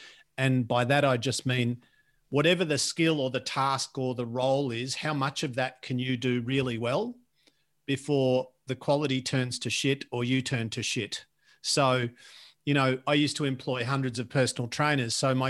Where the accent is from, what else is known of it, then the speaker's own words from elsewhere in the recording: Moe, Victoria, Australia; I'm a bogan too. I grew up in Latrobe Valley, which is a particularly lovely, beautiful, gorgeous, yet bogany area. And I grew up in the most bogany of bogany towns, which is Moe.